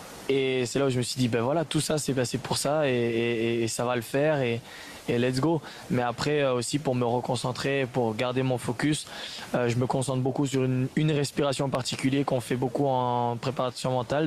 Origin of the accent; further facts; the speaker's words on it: New Caledonia; pour toute la France et aussi la Calédonie, vu que je suis calédonien.